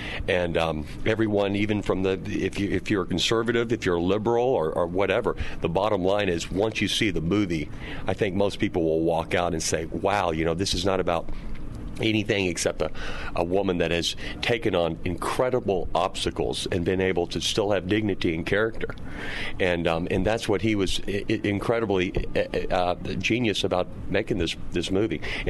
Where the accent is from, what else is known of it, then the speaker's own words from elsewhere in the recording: Dallas, Texas, United States; now in Newport Beach, United States; Originally from Dallas, Texas, and I live now in Newport Beach, California.